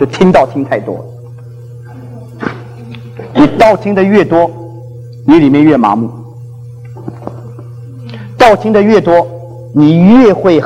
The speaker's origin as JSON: {"language": "Chinese", "region": "Guangdong", "country": "China", "tie": "born there", "first_language": "Hakka", "second_language": "Chinese", "said": "因为我是生在广啊。那么后来我就发奋学台湾话，所以我第一个学好最好的一种方言是台湾话。我到目前来讲，可能我的方言比我客家话还比我的家乡话还好的是我的这个台湾话。"}